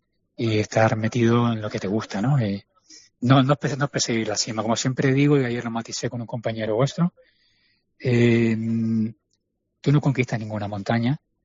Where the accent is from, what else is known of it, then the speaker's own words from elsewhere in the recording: Spain; yo soy español, vivo a nivel del mar.